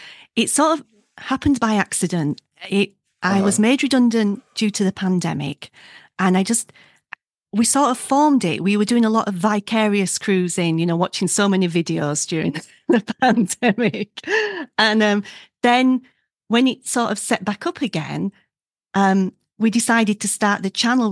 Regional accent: Yorkshire and the Humber, United Kingdom; So we're from Yorkshire in the north of England.

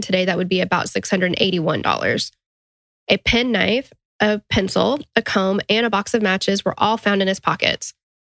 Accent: Tennessee, United States; because we're from Tennessee, where the coldest it gets here is 32 degrees.

